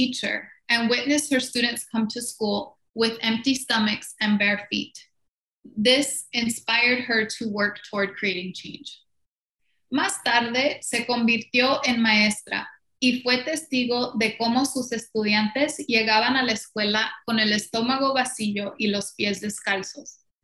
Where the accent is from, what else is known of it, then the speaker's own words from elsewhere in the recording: Yuma, Arizona, United States; I was born and raised in Yuma, Arizona. So if you're familiar, that's southern Arizona, the southwest corner of the state. And I grew up around farm labor.